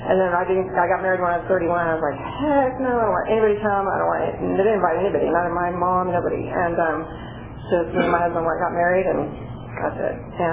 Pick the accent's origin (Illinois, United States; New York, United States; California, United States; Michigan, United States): California, United States; Porterville; I'm just a Porterville girl. I was born and raised in Porterville.